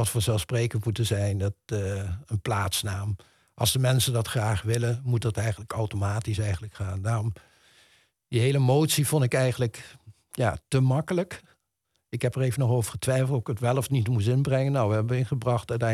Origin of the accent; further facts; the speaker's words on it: Netherlands; Maar ook als Nederlander, dat ik zou zeggen van nou, zo zit het.